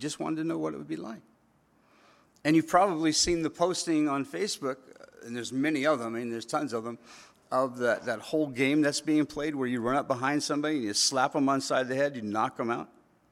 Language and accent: English; California, United States; I grew up in California.